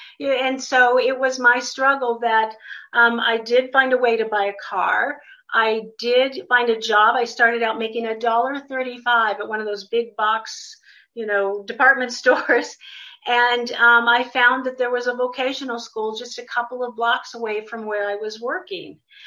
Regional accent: United States; But my story started out as a normal little girl growing up in the United States. I'm one of five children

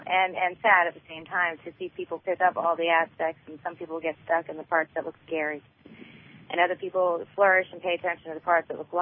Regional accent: Virginia Beach, Virginia, United States; from Virginia Beach.

